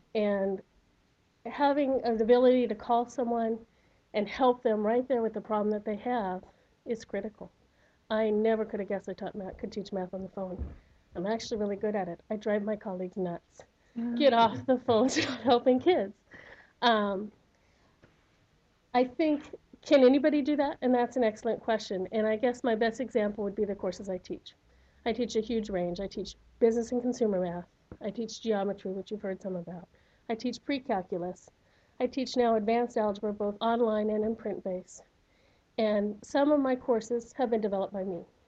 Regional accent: Anchorage, Alaska, United States; I have to admit, I grew up in Anchorage, lifelong resident, had never heard of Alyeska.

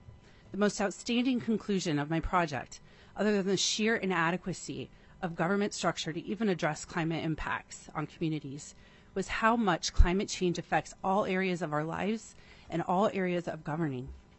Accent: Fairbanks, Alaska, United States; I'm from Fairbanks, Alaska, and I'm here representing myself today.

